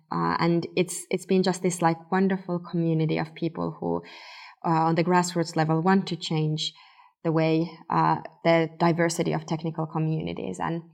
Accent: Finland; English is a second language; I'm not a native English speaker. I grew up in Finland

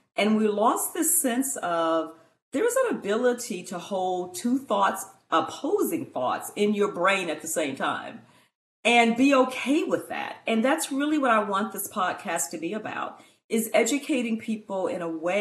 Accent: Arkansas, United States; I love telling everyone that I grew up in Arkansas.

